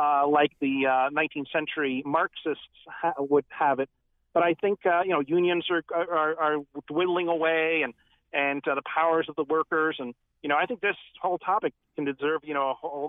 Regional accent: Greenwich, Connecticut, United States; I grew up in Greenwich, and we got a good living back in the man in the gray flannel suit days

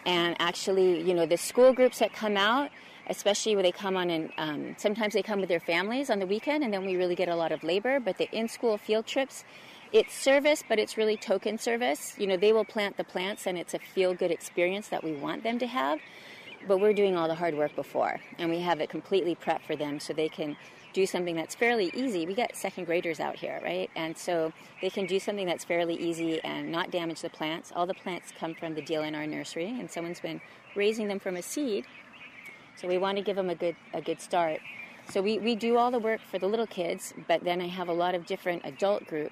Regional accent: Kailua, Hawaii, United States; I grew up in Kailua, and this is right here.

